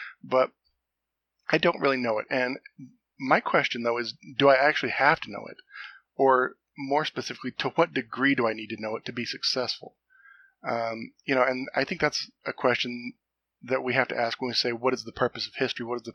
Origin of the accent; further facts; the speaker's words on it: Texas, United States; I'm not a rural Texan, but I'm a Texan, but. I'm very comfortable around Swipples because that's kind of who I grew up around.